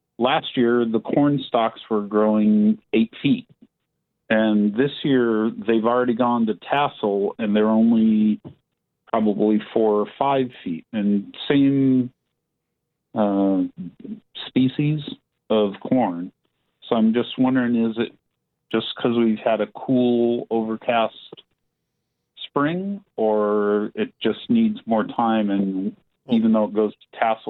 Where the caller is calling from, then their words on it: San Diego, California, United States; I'm calling from Southeast San Diego.